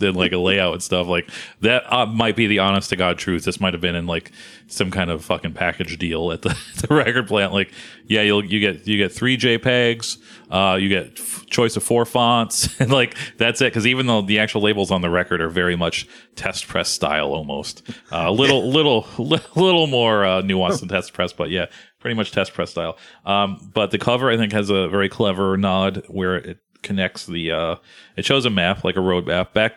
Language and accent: English; Madison, Wisconsin, United States; for some reason we're from Madison, Wisconsin, but we have put out 3 records on an upstate New York mostly upstate New York band record label